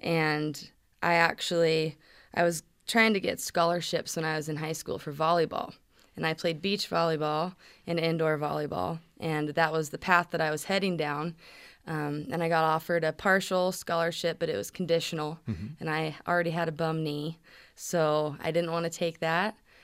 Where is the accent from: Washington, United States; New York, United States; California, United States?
California, United States; moved away as an adult; also born or lived in Montana; I was born and raised in the Santa Cruz Mountains of California. Oh. And when I turned 18, I decided I needed to move to Montana